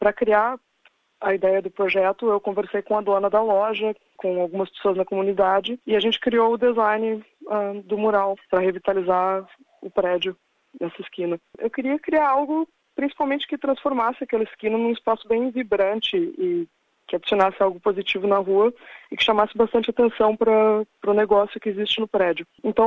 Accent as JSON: {"language": "Portuguese", "town": "Porto Alegre", "region": "Rio Grande do Sul", "country": "Brazil", "also_born_or_lived": "Brisbane", "moved": "yes", "lives_now": "Melbourne, Australia", "said": "Eu me mudei de Porto Alegre, do Brasil, para Brisbane, na Austrália, para estudar design."}